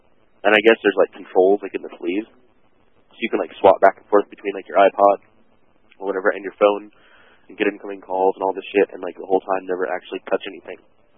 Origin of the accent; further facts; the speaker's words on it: Washington, United States; I grew up in America watching Vancouver TV stations because it was the closest city. I lived in like an American suburb of a Canadian city.